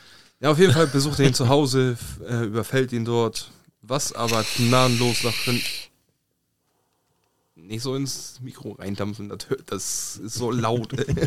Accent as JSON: {"language": "German", "country": "Germany", "said": "also wir kommen aus der Nähe von Hamburg."}